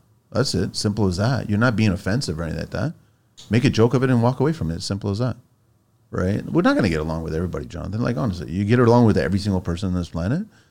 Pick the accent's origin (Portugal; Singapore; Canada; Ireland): Portugal; Pico, Azores; So everyone knows I'm from Pico. That's where my family tree is from.